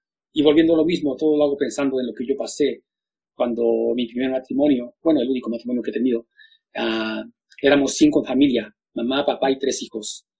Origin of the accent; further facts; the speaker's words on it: Mexico City, Mexico; Cuando yo era niño y viví y crecí en México, en la Ciudad de México